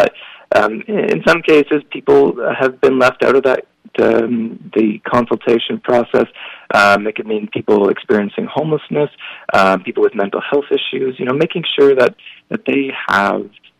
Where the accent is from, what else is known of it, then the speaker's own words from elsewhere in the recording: Victoria, British Columbia, Canada; I'm born and raised in Victoria, as you mentioned. So for me, you know, I have a strong sense of identity and my roots go really deep in the community.